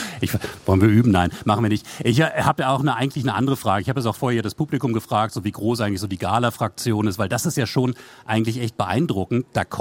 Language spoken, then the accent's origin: German; Vienna, Austria; Als Wienerin braucht man auf jeden Fall auch einen Kaffee regelmäßig.